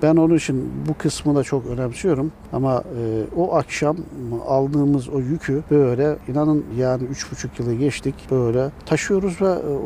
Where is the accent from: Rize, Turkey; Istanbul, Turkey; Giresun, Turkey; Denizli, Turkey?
Giresun, Turkey; Çünkü burada doğduk, burada yaşadık. Ben Aksu bölgesinde çocukluğum geçti.